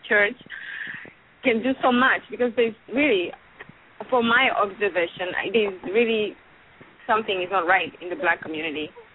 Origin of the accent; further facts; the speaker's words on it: Malawi; I'm from Malawi in Africa.